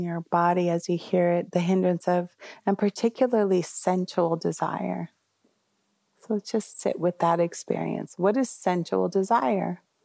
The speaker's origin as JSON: {"language": "English", "country": "United States", "said": "There's privilege. I'm an American. In America, we get these things."}